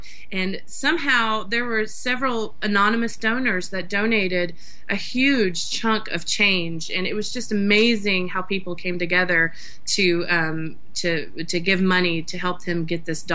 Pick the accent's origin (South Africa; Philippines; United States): United States; Tennessee; now in Marietta, United States; Sure. I'm actually from Tennessee. I moved to Marietta about 2 years ago, and I've always been a musician.